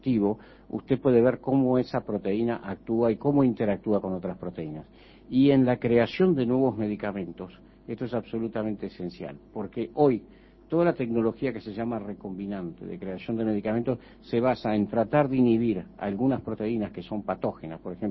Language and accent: Spanish; Uruguay; Yo, de todas maneras, me defino esencialmente como uruguayo, y entonces me siento muy bien aquí.